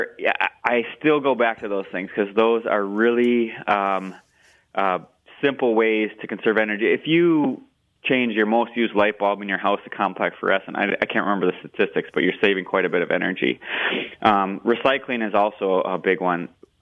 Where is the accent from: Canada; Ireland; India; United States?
United States; Wisconsin; You know, I'm from Wisconsin. We've got Timbs Hill, the highest point, which is, I don't know, 1,300 feet or something like that.